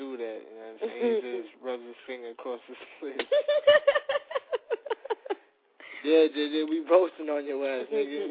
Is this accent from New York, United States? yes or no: yes; Brooklyn, New York, United States; I'm from Brooklyn, son. Word up, son. I'm from the boroughs, son.